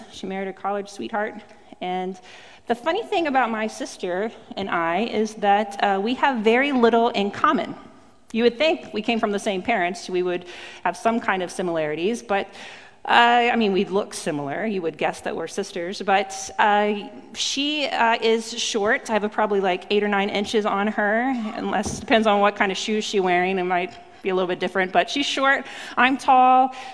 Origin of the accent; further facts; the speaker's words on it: Williamsburg, Virginia, United States; I grew up in Williamsburg, Virginia.